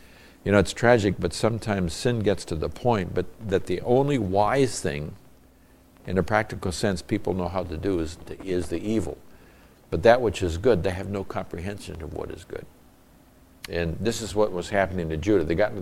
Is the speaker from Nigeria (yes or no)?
yes; Nigeria; When I was growing up in Nigeria, we had what was known as the Harmattan.